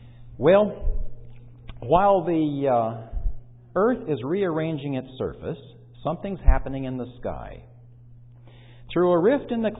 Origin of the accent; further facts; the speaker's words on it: California, United States; It didn't even wake me up because I'm from California.